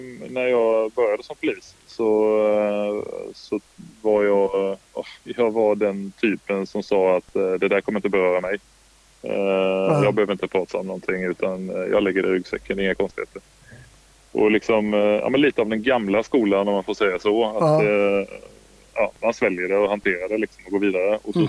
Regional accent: Kalmar County, Sweden; jag är från Öland.

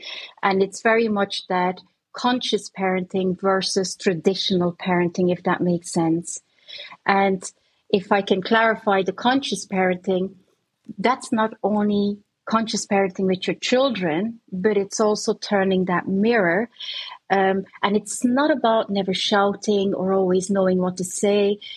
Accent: Bruges, Flanders, Belgium; English is a second language; But I'm just back from Belgium, which I'm originally from. I'm from Bruges.

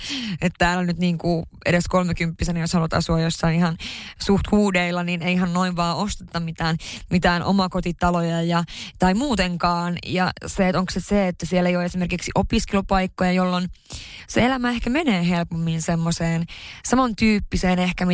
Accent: Haparanda, Norrbotten County, Sweden; mä oon pohjoisesta kotoisin, tarkemmin Haaparannasta. Siellä se asuu se joku, mitä, 10-15 000 ihmistä. Ja siellä on kuitenkin asunut siihen lukiovuosiin saakka

